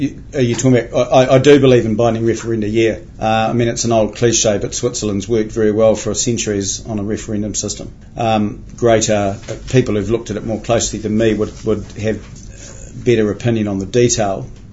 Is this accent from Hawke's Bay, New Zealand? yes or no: no; Gisborne, New Zealand; Gisborne.